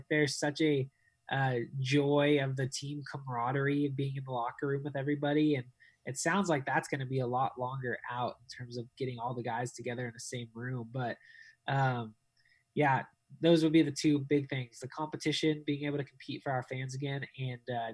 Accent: United States; now in Dallas, United States; I've been in Dallas for 7 years. I grew up in the United States, and so moving to Texas was really easy.

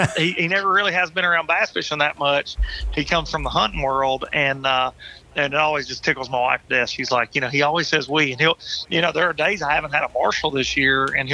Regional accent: United States; Yeah, it was growing up on the Tennessee River, I always looked forward to having events there

